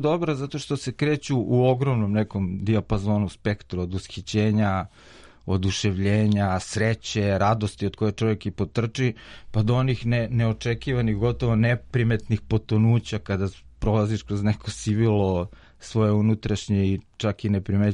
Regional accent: Belgrade, Serbia; ja sam rođen na Čuburi, odnosno rođen sam u Višegradskoj, a na Čuburu donet odmah po rođenju, i tu sam proveo prvih 6 godina

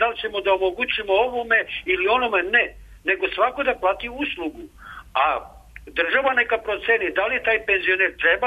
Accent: Eastern Serbia, Serbia; Izvinite na naglasak. Dobro, ja sam iz Istočne Srbije.

